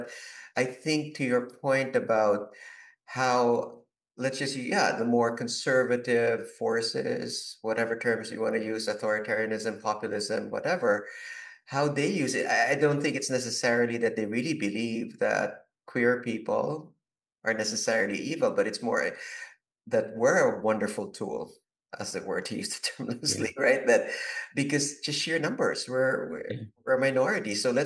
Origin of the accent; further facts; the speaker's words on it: Philippines; I'm from the Philippines